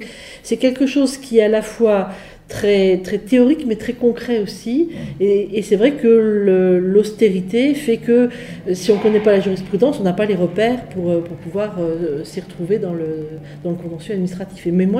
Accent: Longwy, Grand Est, France; also born or lived in Metz; je suis originaire du Pays Haut, toute ma famille est originaire alors, du Pays Haut du côté de ma mère et de la région Messine du côté de mon père, donc c'est là que j'ai passé mon enfance, à Longwy, j'ai fréquenté les écoles publiques

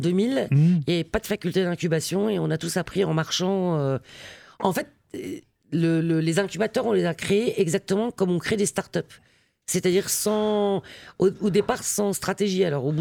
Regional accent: Thionville, Grand Est, France; now in Nancy, France; Je viens de Thionville, je suis Lorraine. Je viens de Thionville où j'ai fait mes études à l'Institut Notre-Dame de la Providence. Et puis j'ai passé mon bac et je suis venue à Nancy pour faire mes études de droit. Et puis je suis restée à Nancy

